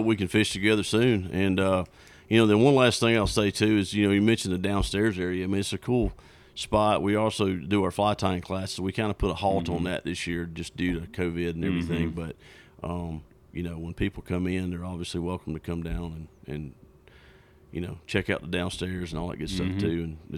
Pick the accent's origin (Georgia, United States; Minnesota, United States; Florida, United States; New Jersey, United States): Georgia, United States; growing up in South Georgia, we had this, the Big Pig Jig is what it was called.